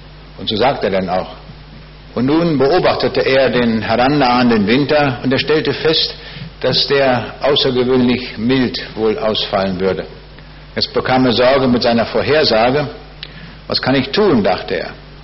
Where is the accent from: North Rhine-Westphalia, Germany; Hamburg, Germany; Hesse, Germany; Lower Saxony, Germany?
Lower Saxony, Germany; Braunschweig; Ich komme aus Braunschweig. Die Frage ist, wo liegt das?